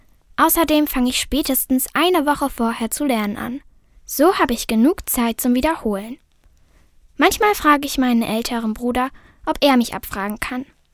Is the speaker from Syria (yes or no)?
yes; Syria; German is a second language; now in Austria; Mittlerweile macht mir das Lernen wieder Spaß. Ich bin vor einigen Jahren aus Syrien nach Österreich gekommen und musste erst die neue Sprache lernen. Jetzt kann ich Deutsch aber richtig gut sprechen.